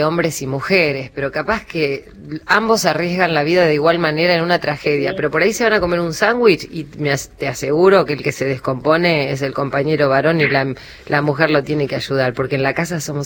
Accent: San Antonio de Areco, Buenos Aires Province, Argentina; Me acuerdo de mi pueblo, yo soy de San Antonio Areco y era terrible, ¿no?

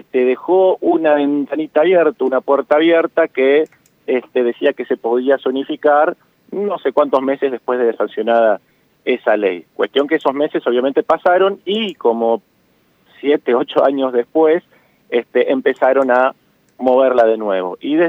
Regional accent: Chubut, Argentina; los que vivimos en la Patagonia y los que somos de Chubut, que somos una provincia de 500.000 habitantes

